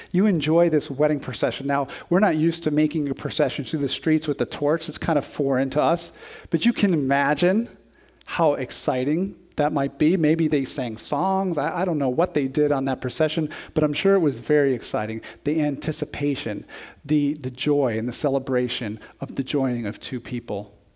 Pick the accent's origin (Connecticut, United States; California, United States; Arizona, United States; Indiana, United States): Connecticut, United States; also born or lived in Jacksonville, Florida; When I was in college, I came home from Jacksonville, Florida, where I was in college, came back to my home church in Connecticut